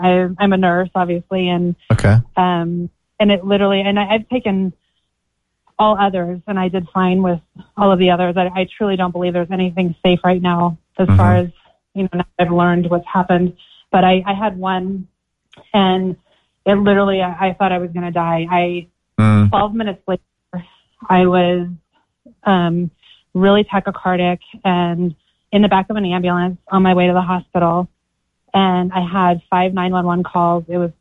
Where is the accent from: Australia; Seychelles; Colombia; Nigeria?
Seychelles; now in California, United States; I'm from the Seychelles Islands by off the east coast of Africa, but it's pretty crazy here in California.